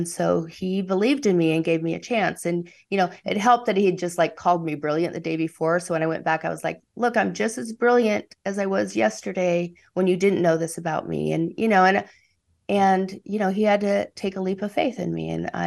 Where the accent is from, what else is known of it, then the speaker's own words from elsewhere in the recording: California, United States; middle-aged white woman from California was the last person he thought would help him tell his story of growing up in Alabama.